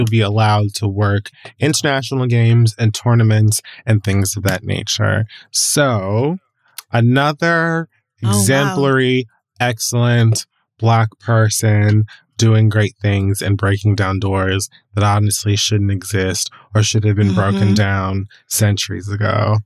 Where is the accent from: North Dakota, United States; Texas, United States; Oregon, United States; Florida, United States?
Florida, United States; Miami; Shout out to my people in them, even though I'm from Miami, but it's only a couple minutes south.